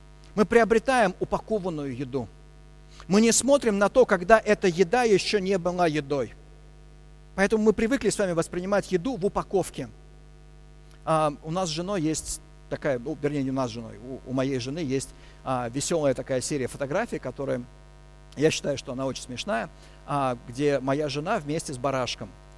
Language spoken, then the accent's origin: Russian; Moscow, Russia; я городской ребенок, я родился, вырос в Москве, я городской ребенок.